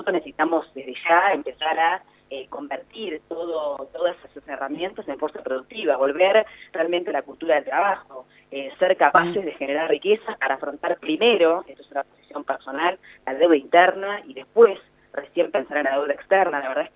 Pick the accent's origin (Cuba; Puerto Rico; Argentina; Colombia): Argentina; como argentina